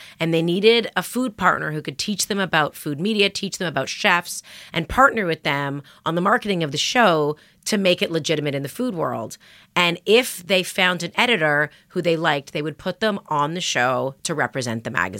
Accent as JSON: {"language": "English", "town": "Toronto", "region": "Ontario", "country": "Canada", "tie": "born or raised there", "moved": "as an adult", "lives_now": "New York, United States", "said": "I grew up in Canada, in Toronto, and I'd worked at a newspaper and then at a magazine and at a newspaper in Canada before moving to New York to go to culinary school"}